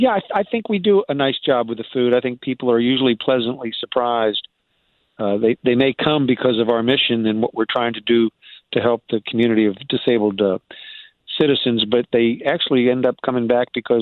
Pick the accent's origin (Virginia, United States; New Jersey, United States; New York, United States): Virginia, United States; Richmond; But I grew up in Richmond, had a lot of support